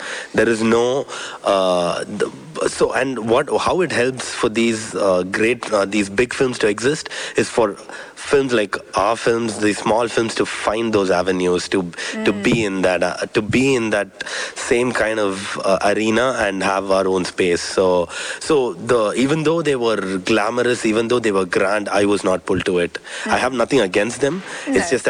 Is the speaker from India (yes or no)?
yes; India; So growing up in India, film has a very strong appeal on you.